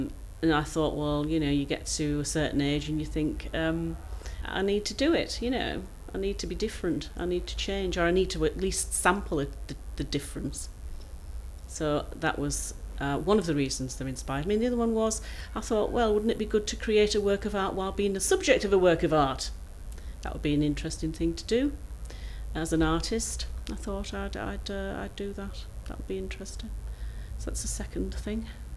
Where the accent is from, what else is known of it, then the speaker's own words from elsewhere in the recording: Middlesbrough, North East England, United Kingdom; I come from Middlesbrough. It's the 12:51. It's my date of birth.